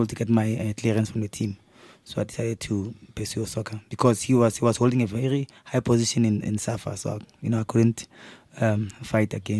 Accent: Soweto, Gauteng, South Africa; I went to a private school and I grew up in Soweto.

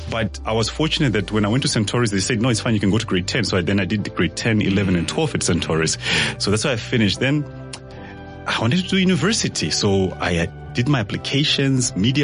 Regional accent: Zimbabwe; also born or lived in Namibia; So I am originally from Zimbabwe. And I started in Zim, like I did my grade one and grade two there. Then I moved to Namibia in the northern part of the country. So I did my grade three and four.

